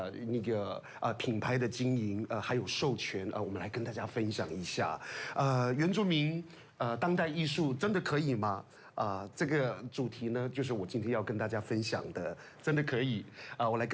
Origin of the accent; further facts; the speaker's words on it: Yuli, Hualien County, Taiwan; 我来自花莲玉里马太林部落，在193县美丽的花东纵谷。